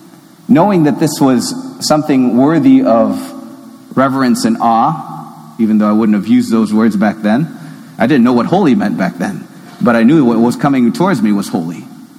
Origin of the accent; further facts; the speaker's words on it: Columbia, Missouri, United States; I grew up in Columbia, Missouri, and our parish did not have any Eucharistic adoration.